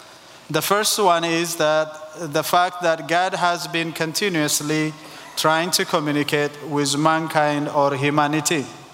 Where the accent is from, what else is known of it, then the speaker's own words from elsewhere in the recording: Eritrea; now in United States; I'm originally from East Africa, Eritrea, and Eritrea is this small country that you see on the Horn of Africa.